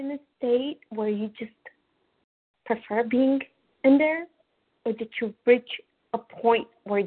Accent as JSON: {"language": "English", "town": "Dallas", "region": "Texas", "country": "United States", "said": "I'm from Dallas"}